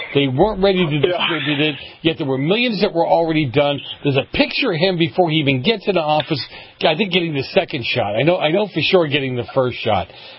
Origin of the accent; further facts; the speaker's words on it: Boston, Massachusetts, United States; I come from Boston, so I'm looking at all this stuff.